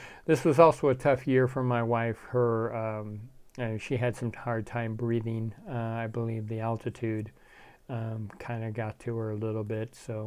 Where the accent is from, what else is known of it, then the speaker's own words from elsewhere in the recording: Nova Scotia, Canada; I was raised in Nova Scotia, Canada, so, you know, I'm used to seeing white, but it's been a long time since I've been back there.